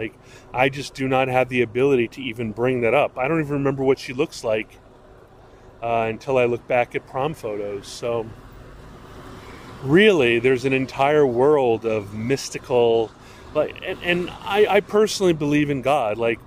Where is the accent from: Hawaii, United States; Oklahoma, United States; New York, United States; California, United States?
Hawaii, United States; I grew up in Hawaii. I dated my sweet girlfriend, Georgina Marr, at Kahala Beach.